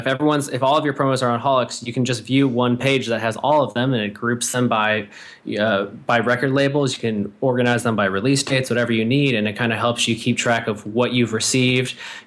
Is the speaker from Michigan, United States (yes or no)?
yes; Michigan, United States; I'm from Southwest Michigan, a tiny town known as the Seacorn Capital of the World.